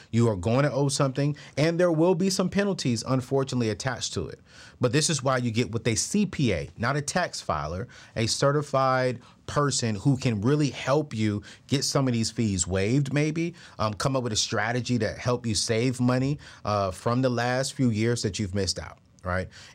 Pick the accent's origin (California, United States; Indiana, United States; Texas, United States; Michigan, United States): Texas, United States; You live in Texas? I'm from Texas.